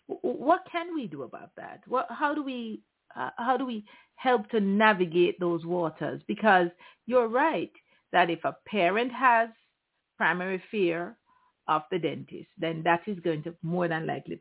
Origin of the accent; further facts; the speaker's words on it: Jamaica; I grew up in Jamaica.